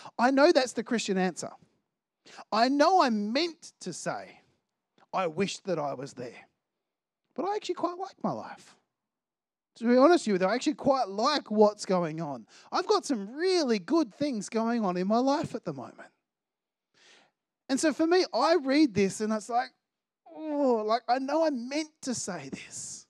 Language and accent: English; Australia; I grew up in Australia. I was born in Australia. It wasn't until I travelled overseas, and I was about 20 by the time I actually travelled overseas for the first time.